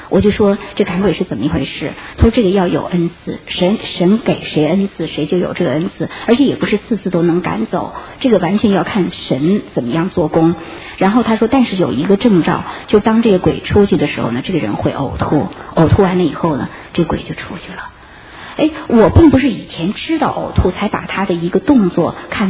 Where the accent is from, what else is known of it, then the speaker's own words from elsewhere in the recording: China; 我从大陆来